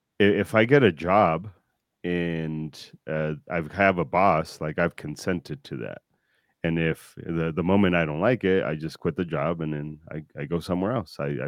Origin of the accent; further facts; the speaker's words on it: Mexico; So I'm Mexican and I come from Mexican humans.